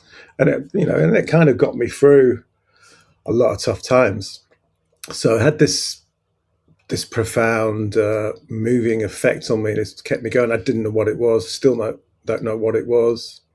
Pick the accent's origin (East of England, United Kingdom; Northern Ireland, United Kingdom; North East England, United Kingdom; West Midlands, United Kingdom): North East England, United Kingdom; Peterlee; also born or lived in Huddersfield; Okay, so I grew up in Peterlee, but I was originally born in Huddersfield, West Yorkshire, and then my family moved back there.